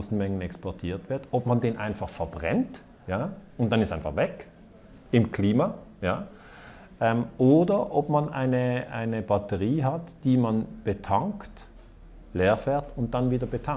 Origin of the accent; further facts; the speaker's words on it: Switzerland; Und wir in der Schweiz haben kein Öl, wir haben auch kein Gas.